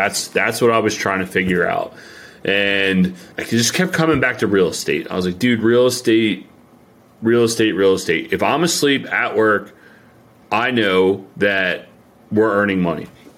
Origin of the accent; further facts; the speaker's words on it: Pennsylvania, United States; Because we grew up outside of Philadelphia together.